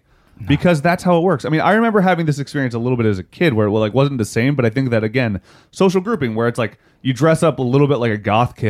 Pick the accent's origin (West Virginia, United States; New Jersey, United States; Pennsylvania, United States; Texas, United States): West Virginia, United States; I'm from West Virginia.